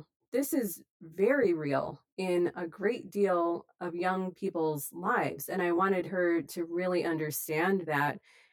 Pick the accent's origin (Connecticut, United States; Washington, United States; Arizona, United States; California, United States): California, United States; Los Angeles; Yeah, so I'm from Los Angeles. We were sitting in traffic, which is a very LA thing to do.